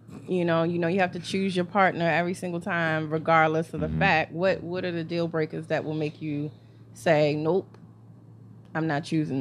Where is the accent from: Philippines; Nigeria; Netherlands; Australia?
Nigeria; I'm Nigerian, so I was born into a very traditional like setting.